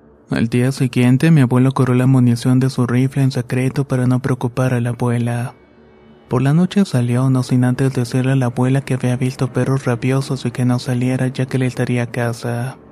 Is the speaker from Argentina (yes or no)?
no; El Salvador; Esto nos ha sucedido a mi familia y a mí en El Salvador. Ocurrieron en un pequeño pueblito de Izalco que en mi país tiene fama de ser cuna de la brujería.